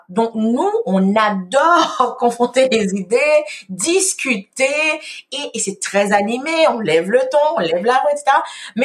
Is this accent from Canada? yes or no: yes; Quebec, Canada; also born or lived in Haiti; moi, comme je te dis, je suis haïtienne et québécoise.